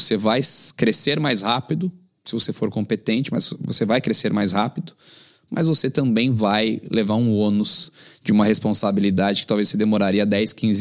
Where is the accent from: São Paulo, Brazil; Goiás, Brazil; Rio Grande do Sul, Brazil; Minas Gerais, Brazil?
São Paulo, Brazil; São José dos Campos; Sou de São José dos Campos. Quando eu voltei para São José